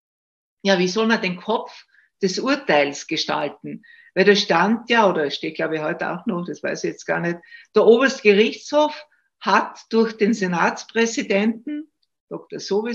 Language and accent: German; Styria, Austria; Ich komme aus der Steiermark, ich lebe ja in Graz und habe auch in Graz studiert.